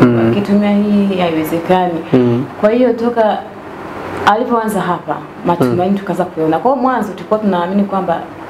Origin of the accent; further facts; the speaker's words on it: Kigoma, Tanzania; Mwenyeji wa Kigoma.